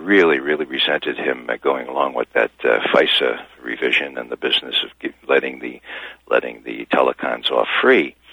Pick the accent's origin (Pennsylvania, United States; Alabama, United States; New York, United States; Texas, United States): New York, United States; Bronx; Well, I come from the Bronx, and the word we used there was chutzpah, okay?